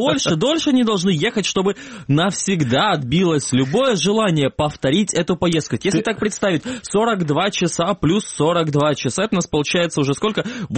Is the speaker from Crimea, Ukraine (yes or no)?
yes; Kerch, Crimea, Ukraine; Я из Керчи, попробуйте меня запугать.